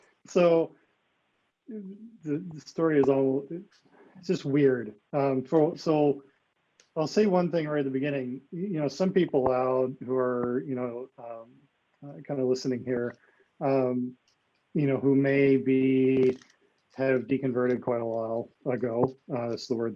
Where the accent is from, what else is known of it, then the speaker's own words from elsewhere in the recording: Michigan, United States; So I grew up in Michigan. And was originally going to be a minister for evangelical Christianity. Grew up Baptist, went Southern Baptist, for those that know about such things